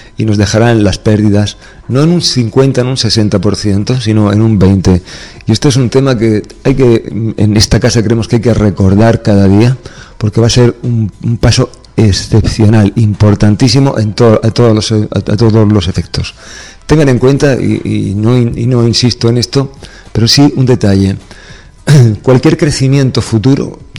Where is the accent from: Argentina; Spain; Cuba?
Spain; como soy un español como todos los demás